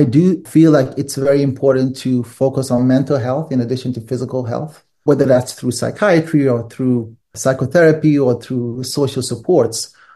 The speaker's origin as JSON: {"language": "English", "country": "Nigeria", "tie": "born or raised there", "said": "It definitely was the case when I was growing up in Nigeria."}